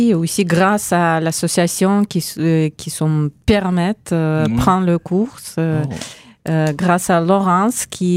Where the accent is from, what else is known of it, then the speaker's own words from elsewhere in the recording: Moscow, Russia; French is a second language; moved away as an adult; now in Nancy, France; J'étais née à Moscou et j'ai vécu toute ma vie là-bas.